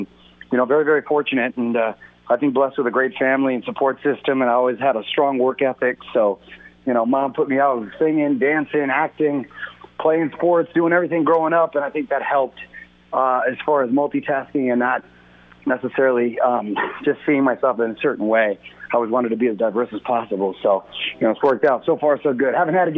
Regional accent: Chula Vista, California, United States; You know, originally I was born in San Diego. I'm from Chula Vista. I'm a border town kid.

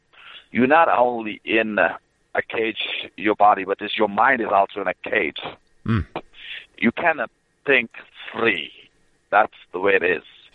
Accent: Pakistan; English is a second language; my family suffered for our own faith in Christ when I was growing up in Pakistan.

